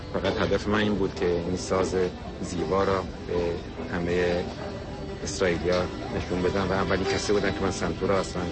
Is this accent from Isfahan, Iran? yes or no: yes; Isfahan, Iran; moved away as an adult; also born or lived in Tehran; now in Israel; من در اصفهان متولد شدم و تا 12 سالگی در اصفهان بودیم، در مدرسه حراتی اصفهان تحصیل کردیم. بعداً همه خانواده منتقل شدیم به تهران